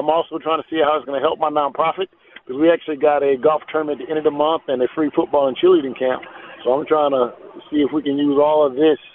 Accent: Conway, South Carolina, United States; It is in my hometown, Conway, South Carolina.

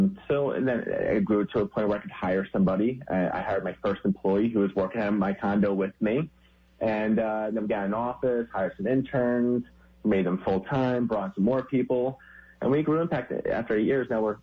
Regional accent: Wallingford, Connecticut, United States; Connecticut, there's these little entrepreneurial hubs. And some of the ideas are coming out of that. I'm from Wallingford, and Wallingford has the hub.

